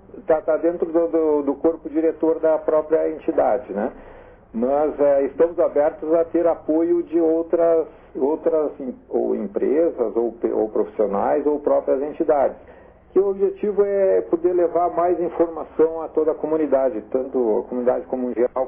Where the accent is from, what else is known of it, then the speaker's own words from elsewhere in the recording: Porto Alegre, Rio Grande do Sul, Brazil; now in Urussanga, Brazil; como eu sou natural de Porto Alegre e com muita honra moro em Uruçanga